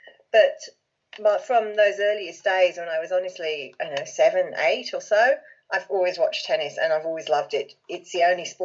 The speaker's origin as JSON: {"language": "English", "region": "England", "country": "United Kingdom", "tie": "born or raised there", "said": "I grew up in England"}